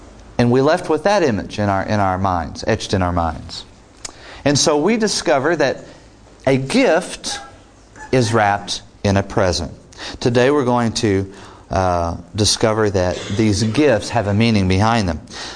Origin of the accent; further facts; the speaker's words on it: New Hampshire, United States; people laugh when I tell them I'm from Southern New Hampshire. They say, yeah, really south.